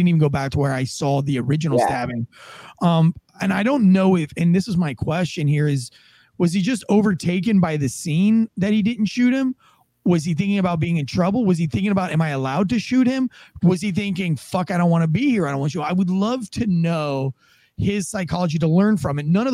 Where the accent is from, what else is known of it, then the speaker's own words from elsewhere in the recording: Florida, United States; I don't like being cold. I'm from Florida.